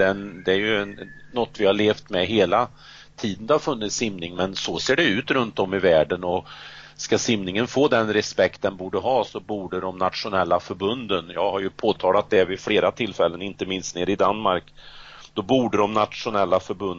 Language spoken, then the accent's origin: Swedish; Värmland, Sweden; Som den värmlänning jag är.